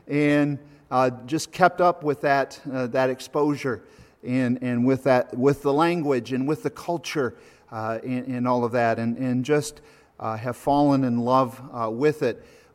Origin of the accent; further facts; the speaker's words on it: Rockford, Illinois, United States; I grew up in Illinois, northern Illinois, Rockford area, was saved at an early age and grew up in church, went to a Christian school and then went to Bible college.